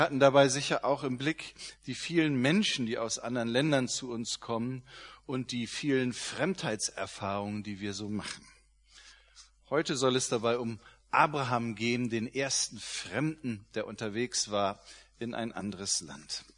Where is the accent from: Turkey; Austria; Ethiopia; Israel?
Ethiopia; ich vor einer Woche noch in Afrika war, in meinem Heimatland, kann ich sagen, in Äthiopien